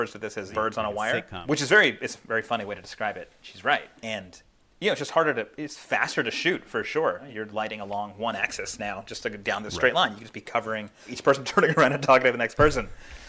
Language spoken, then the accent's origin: English; Philadelphia, Pennsylvania, United States; I mean, look, I'm from Philadelphia, so I'm not, like, I grew up here.